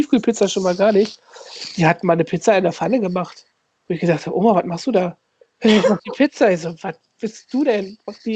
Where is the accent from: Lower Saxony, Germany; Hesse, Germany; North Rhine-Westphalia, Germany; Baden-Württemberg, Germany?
Lower Saxony, Germany; Osnabrück; Ich komme ja aus der Grenzregion Osnabrück, Ostwestfalen so, ne?